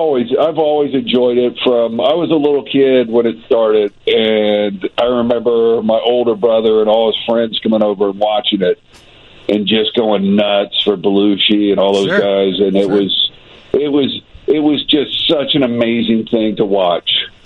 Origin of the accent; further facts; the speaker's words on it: Texas, United States; And I'm from Texas originally, and I had posters of … on my wall.